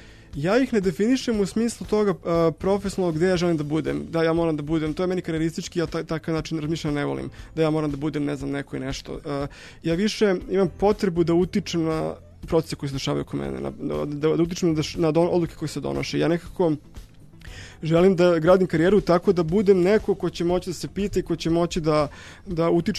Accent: Belgrade, Serbia; sam odrastao u Beogradu, otac je bio oficir Jugoslovenske narodne armije, majka radila u Crvenom krstu, i onda su primali rodbinu preko Drine u Bosni

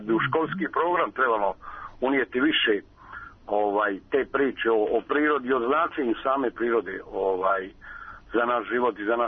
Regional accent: Bosnia & Herzegovina; ja imam 43 godine i rođen sam inače u Bosni. Bila mi je šuma sa tri strane kući.

